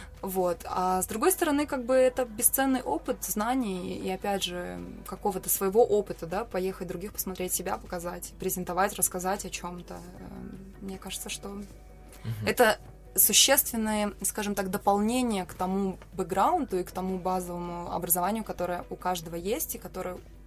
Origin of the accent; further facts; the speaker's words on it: Kazakhstan; also born or lived in Germany; На самом деле, я не уезжала из Казахстана в Швейцарию.